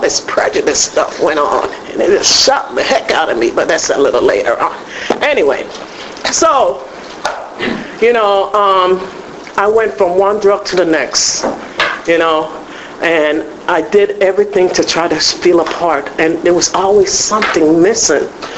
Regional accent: Chicago, Illinois, United States; moved away; also born or lived in Jamaica; I'm originally from Jamaica. And that was another thing that kept me out even more, you know, like my mom brought us here to the United States. I was raised up in Chicago, where I lived 17 and a half years

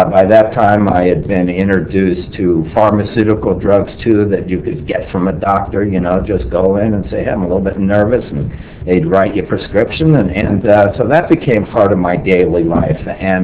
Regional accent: Los Angeles, California, United States; I grew up in Los Angeles, grew up in Hollywood

